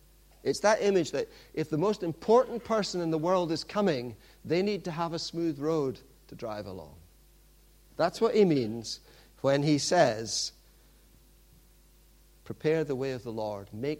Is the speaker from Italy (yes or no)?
no; Pakistan; born there; I don't know if you know this, but I was born in Pakistan.